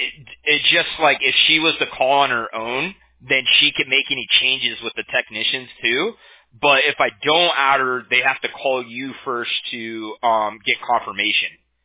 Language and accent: English; Orange County, California, United States; I'm from Orange County, you know, so I want to make sure I had it right.